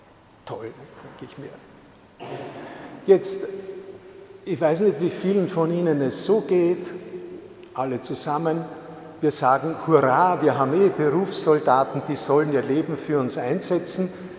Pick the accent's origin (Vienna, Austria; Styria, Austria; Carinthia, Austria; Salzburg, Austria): Salzburg, Austria; Ich bin ja in Salzburg aufgewachsen und bin deswegen gewohnt, mit Touristen zu leben.